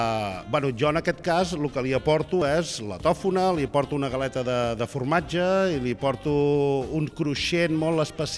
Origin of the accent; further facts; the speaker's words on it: Catalonia, Spain; No, sóc de l'Empordà.